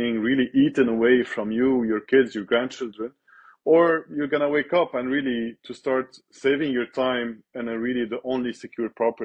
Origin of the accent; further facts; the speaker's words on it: Lebanon; moved away as an adult; I'm a pleb, a Lebanese pleb, born and raised in Lebanon, moved from Lebanon almost a decade ago.